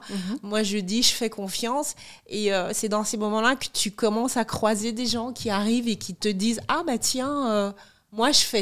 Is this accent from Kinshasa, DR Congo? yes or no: yes; Kinshasa, DR Congo; Je suis congolaise.